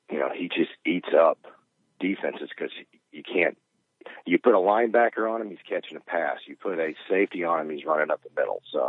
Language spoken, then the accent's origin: English; Alabama, United States; One, I'm from Alabama, and it's the closest pro team I've ever had in my life.